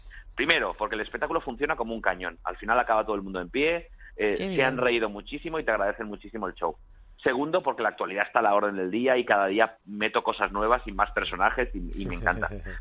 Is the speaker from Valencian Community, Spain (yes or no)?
yes; Castellón, Valencian Community, Spain; born there; yo tengo sangre gata. O sea, mi padre es de Madrid, mi abuelo de Madrid, yo nací en Castellón. Pero por mi sangre corre el madrileñismo total